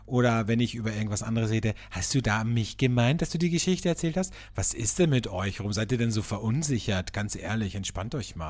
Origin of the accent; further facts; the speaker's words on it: Austria; Also wie man bei uns in Österreich sagt, a Sackerl.